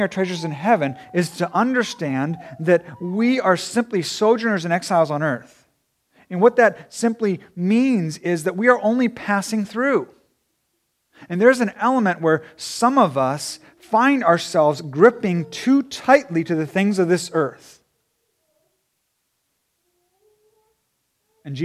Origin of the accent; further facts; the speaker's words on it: Japan; So for me, growing up in Japan, I was a sojourner in Japan.